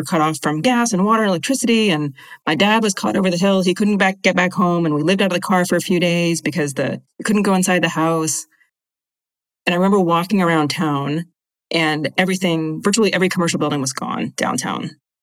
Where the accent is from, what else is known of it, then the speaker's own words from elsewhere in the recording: Santa Cruz, California, United States; my hometown at the time, and I was living in Santa Cruz at the time with my family